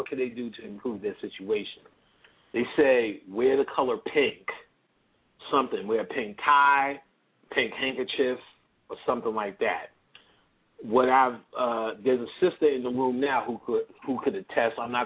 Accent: New York, United States; but I was from New York. I moved to Jersey City for 2 years and got my ass right back on the goddamn PATH train and went the fuck back home.

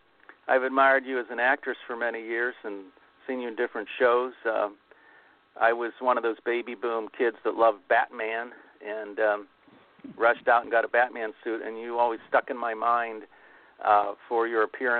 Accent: Pittsburgh, Pennsylvania, United States; I grew up in Pittsburgh, about a 90-minute drive from there.

